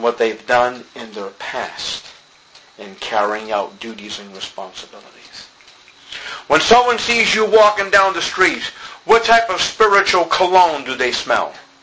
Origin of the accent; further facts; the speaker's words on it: Boston, Massachusetts, United States; when I was growing up on the East Coast, we used to have these large ocean liner ships, these big barges come into Boston Harbor.